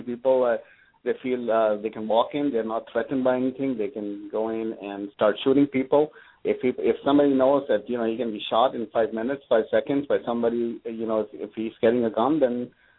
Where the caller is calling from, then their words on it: Santa Clara, California, United States; I'm calling from Santa Clara.